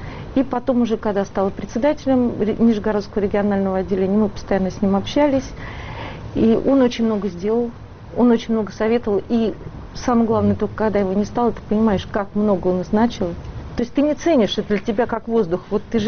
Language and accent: Russian; Nizhny Novgorod Oblast, Russia; нижегородка, губернатором, то есть житель области